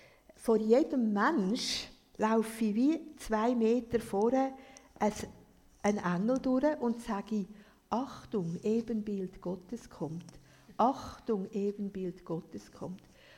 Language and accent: German; Switzerland; haben wir als Schweizer ja ganz viele Möglichkeiten.